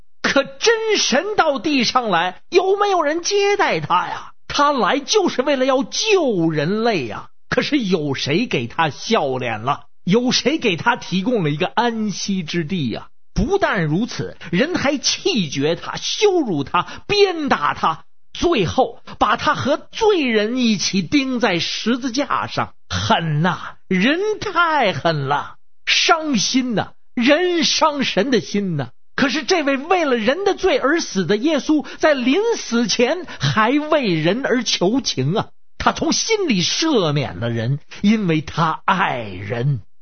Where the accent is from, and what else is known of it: Beijing, China